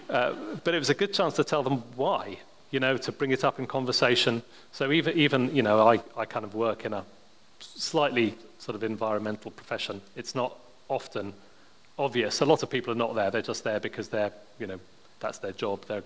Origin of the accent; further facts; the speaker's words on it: Royston, East of England, United Kingdom; also born or lived in Lebanon / Greece; We lived in Lebanon and Greece, and then the end of my junior school, I was back in England, and I grew up in Royston in Hertfordshire.